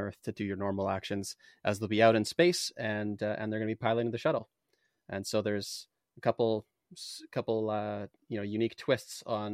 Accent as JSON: {"language": "English", "town": "Winnipeg", "region": "Manitoba", "country": "Canada", "said": "I'm a Canadian. So I'm from Winnipeg in Canada."}